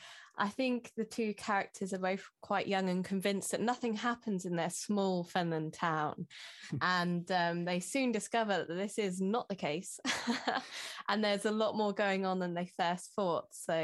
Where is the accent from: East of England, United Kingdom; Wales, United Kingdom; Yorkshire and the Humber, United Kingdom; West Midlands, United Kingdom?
East of England, United Kingdom; And I'm based in Martin, Cambridgeshire, so I'm born and bred in the Fens.